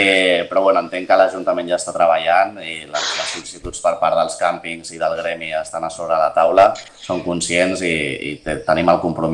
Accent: Sitges, Catalonia, Spain; crec que els que som de Sitges sabem on estan tots

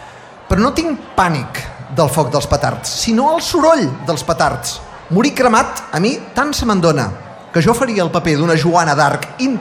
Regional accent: Sitges, Catalonia, Spain; Jo sí que he nascut a Sitges i faig bandera de sitgetà on vaig, només faltaria. Cal dir que sóc, però, un sitgetà una mica irregular

